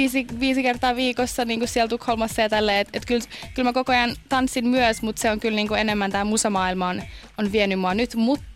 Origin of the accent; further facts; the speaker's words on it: Inkoo, Uusimaa, Finland; Mä oon niinku kotoisin Inkoon metsistä